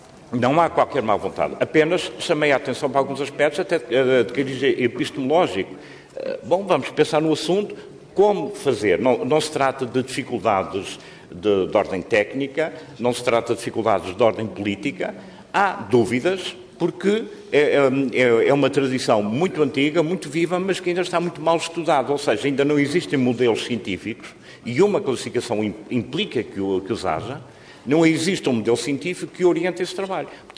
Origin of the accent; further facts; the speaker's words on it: Terceira, Azores, Portugal; eu sou terceirense, conheço muito bem isso.